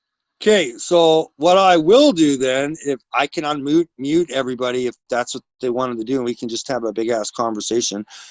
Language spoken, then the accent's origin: English; Canada; I grew up on Much Music. I'm a Canadian guy. I grew up on YTV, and yeah, I am Canadian, right?